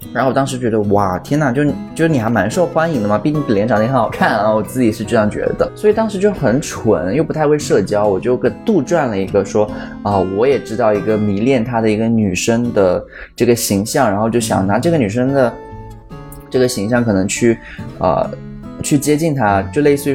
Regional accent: Guangdong, China; 比方说可能我是广东人啊

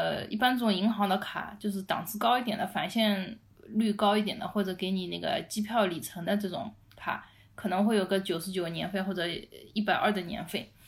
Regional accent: Shanghai, China; 我其实我们上海人这个脑子算这个东西很精的

